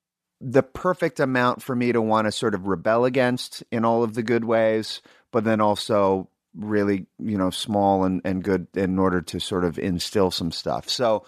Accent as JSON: {"language": "English", "town": "Sacramento", "region": "California", "country": "United States", "tie": "born or raised there", "said": "I was pretty fortunate because growing up in Sacramento was"}